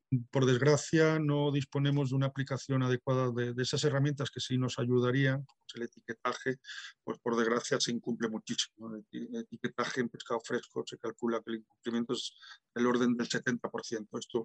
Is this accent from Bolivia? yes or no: no; Galicia, Spain; en mi tierra, en Galicia, pues comemos cerca de 60 kilos de pescado al año.